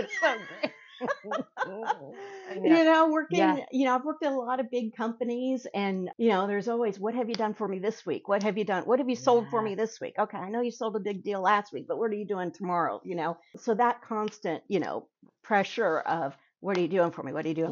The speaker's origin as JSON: {"language": "English", "region": "Texas", "country": "United States", "tie": "born there", "also_born_or_lived": "California / Maryland", "said": "I was born in Texas, lived in California, moved out to Maryland"}